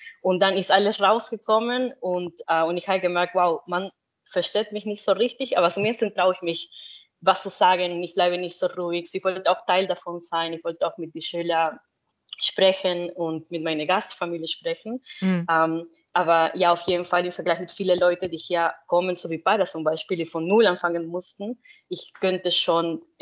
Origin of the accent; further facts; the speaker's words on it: Peru; first language Spanish; German is a second language; Ich bin die dritte Co-Founder von Silbi und ich komme ursprünglich aus Peru. Also meine Muttersprache ist Spanisch